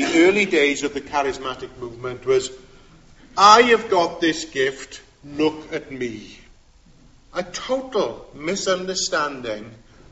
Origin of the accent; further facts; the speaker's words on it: Wales, United Kingdom; Most of you know that I come from Pembrokeshire, and Milford Haven apparently is one of the deepest water channels in the world.